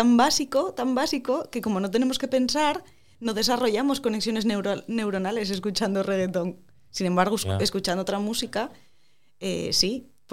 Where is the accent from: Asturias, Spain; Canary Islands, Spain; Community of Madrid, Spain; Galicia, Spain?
Asturias, Spain; somos unos asturianos nuevos. No somos los asturianos del siglo XIX, somos los del XXI.